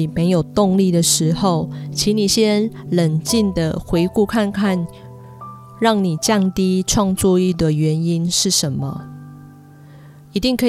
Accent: Klang, Selangor, Malaysia; 发掘依旧美丽的巴生，让更多人看见我们的家乡。

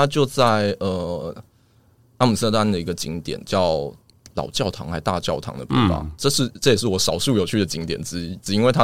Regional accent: Taiwan; 我们都台湾人嘛，所以我们其实从小都是看日本的 AV 长大的。

